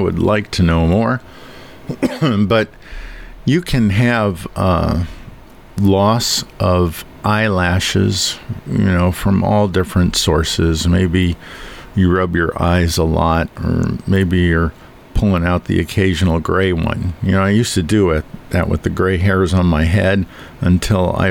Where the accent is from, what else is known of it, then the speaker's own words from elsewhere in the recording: Downers Grove, Illinois, United States; I grew up in Illinois, Downers Grove.